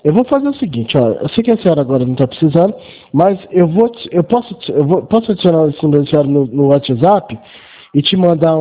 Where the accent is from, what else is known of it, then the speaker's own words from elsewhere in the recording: Franca, São Paulo, Brazil; eu sou de Franca